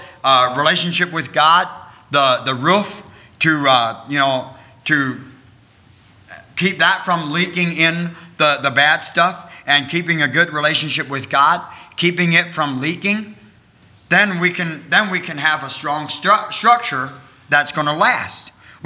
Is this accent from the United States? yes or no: yes; Wisconsin, United States; moved away as an adult; I was born and raised in Wisconsin until I was 18 years old. And so the last place we lived on before we moved to Indiana